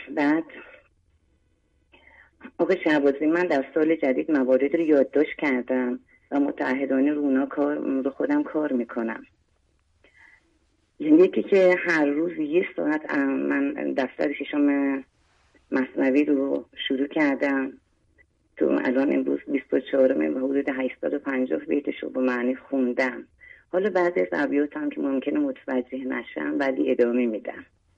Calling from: Shiraz, Fars, Iran; Persian is a second language; شیراز، برای دومین باره که تماس میگیرم خدمتتون

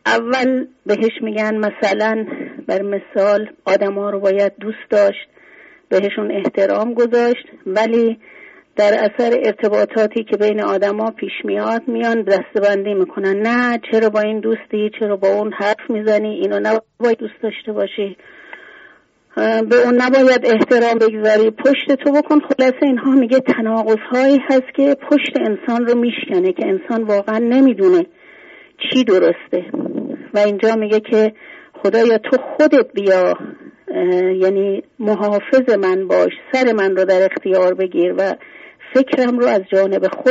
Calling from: Shiraz, Fars, Iran; بنده از شیراز هستم،

